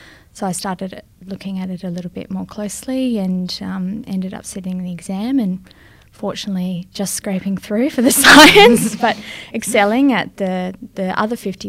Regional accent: Bunbury, Western Australia, Australia; also born or lived in England; Largely grew up down in Bunbury, which is, many of you know, a little coastal town.

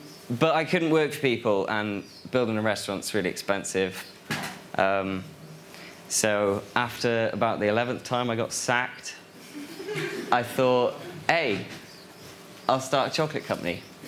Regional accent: Birmingham, West Midlands, United Kingdom; also born or lived in Tembe; So I was born in Tembe, which is down here, and then spent a little bit of my time growing up next to the Cadbury factory in Bourneville, in Birmingham

